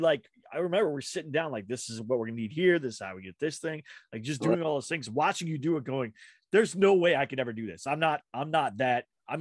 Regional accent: Henderson, Nevada, United States; I grew up in Vegas. I graduated high school in Vegas in Green Valley. So that's in Henderson.

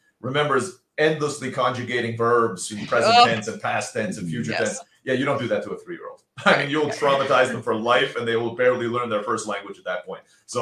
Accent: Istanbul, Turkey; İstanbul'da büyüdüm. There you go. I grew up in Turkey, so actually Turkish is my second language.

